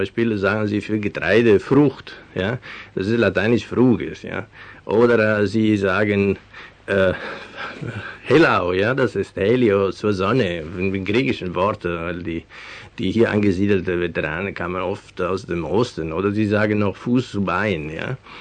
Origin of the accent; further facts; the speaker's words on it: Veneto, Italy; first language Venetian; German is a second language; Meine Muttersprache ist venezianisch und es gibt eine Tradition, auch bei den Venezianern, auch auf Französisch zu sprechen.